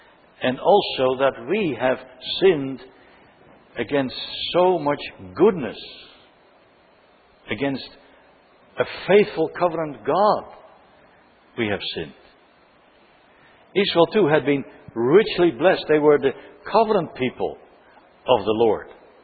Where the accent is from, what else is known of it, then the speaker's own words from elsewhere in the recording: Canada; I'm afraid that that is true of us as a nation, as a Canadian nation, as a society, but also as a church and as families and as individuals.